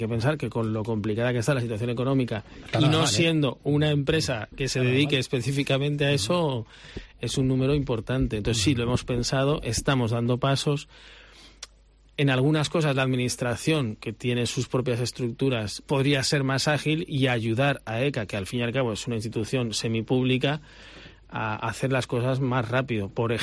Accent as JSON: {"language": "Spanish", "country": "Spain", "said": "vengo, se notará por el acento, vengo de Península."}